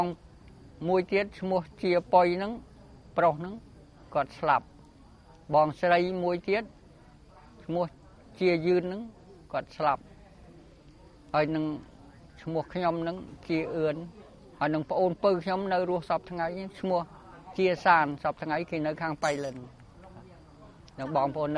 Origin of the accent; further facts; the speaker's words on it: Kandal, Cambodia; ឃុំសំបួរស្រុករវីអើមខេត្តកណ្ដាលហ្នឹងពីកំណើតមកដល់